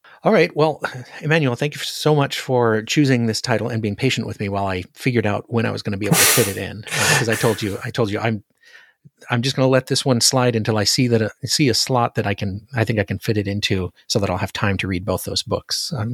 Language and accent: English; Alaska, United States; now in Oregon, United States; I'm originally from Alaska, and we live in Oregon now.